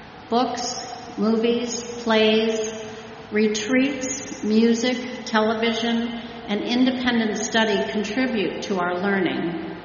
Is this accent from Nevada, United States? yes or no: no; Ohio, United States; I grew up in Lorain County among the farms and greenhouses, and in high school I played in the marching band.